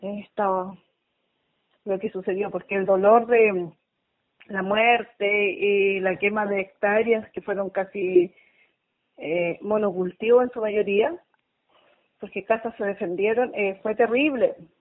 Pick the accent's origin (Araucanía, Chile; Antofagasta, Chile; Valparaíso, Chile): Araucanía, Chile; Los Sauces; Yo soy del territorio Nakshe, soy de Los Sauces, Camino Angol